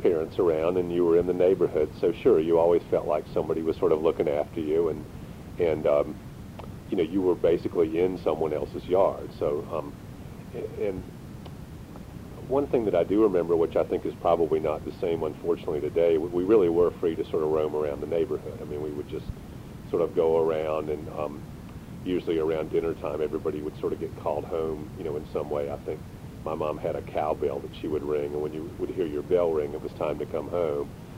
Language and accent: English; Chapel Hill, North Carolina, United States; But I really did enjoy growing up in Chapel Hill.